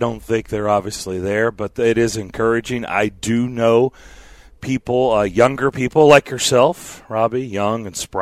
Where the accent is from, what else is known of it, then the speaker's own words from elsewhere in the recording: Ireland; I'm Irish. I don't tan. I just turned into a fire hydrant.